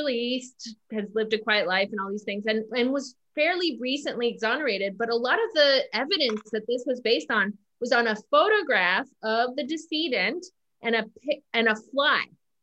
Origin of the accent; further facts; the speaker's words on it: Canada; I'm from Canada originally